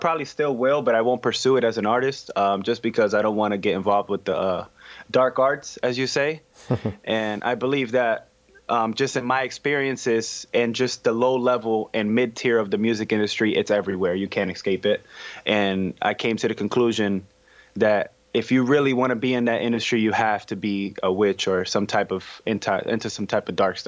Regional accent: Connecticut, United States; now in Bridgeport, United States; Okay, I'm from Connecticut. I'm living here in Bridgeport.

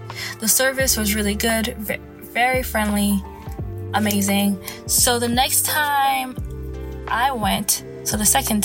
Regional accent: Canada; I'm very into maple syrup. I am Canadian.

